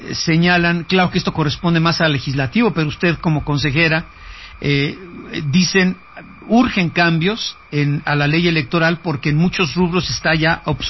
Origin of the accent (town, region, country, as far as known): Mexico